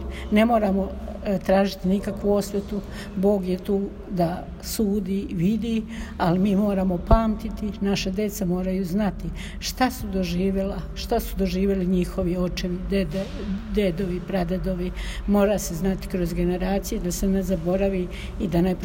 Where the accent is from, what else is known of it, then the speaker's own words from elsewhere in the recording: Petrinja, Sisak-Moslavina County, Croatia; moved away; Ja sam došla iz Petrinje u Oluji 95. godine.